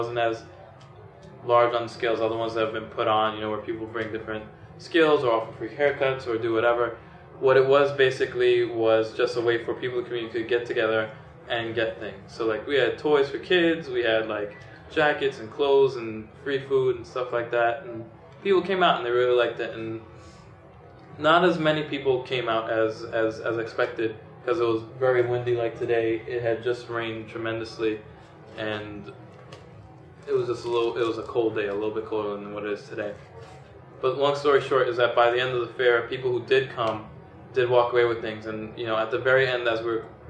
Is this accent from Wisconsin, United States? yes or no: no; Bronx, New York, United States; I'm from the Bronx. I work out between. From the Bronx, born and raised.